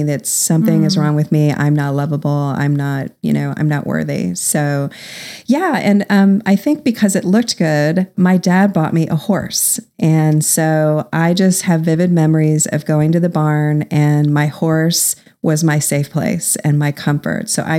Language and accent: English; Ohio, United States; I grew up in Ohio in an upper middle class home that looked really great on the outside.